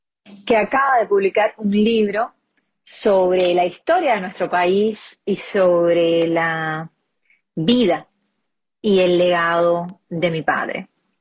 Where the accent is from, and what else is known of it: Cuba